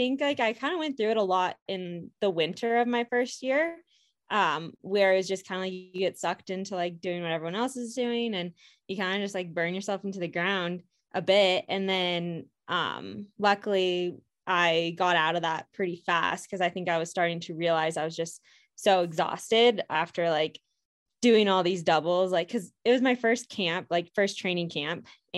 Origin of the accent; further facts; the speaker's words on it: Iowa, United States; now in Portland, United States; So I am from Iowa and I ran at the University of Missouri, and then about 3-ish years ago, I think almost 4 now, I know, moved out to Portland and joined the Bowerman Track Club.